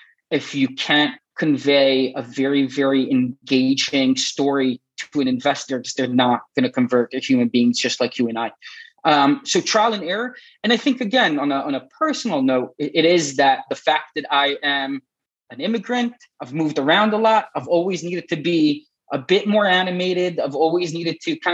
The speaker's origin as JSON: {"language": "English", "region": "Florida", "country": "United States", "tie": "born or raised there", "also_born_or_lived": "Israel / Italy / London / Shanghai", "said": "enough to live in 4 different countries and 15 different cities so far. Originally from Israel, I grew up in South Florida. I studied in Italy for a time. I spent some time in London, moved to Shanghai, like I mentioned before, Hong Kong."}